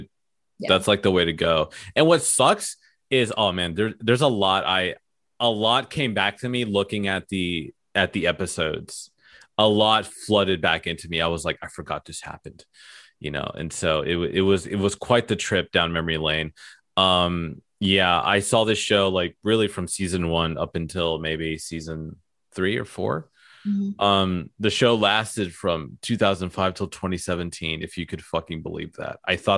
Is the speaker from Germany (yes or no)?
no; England, United Kingdom; I am English.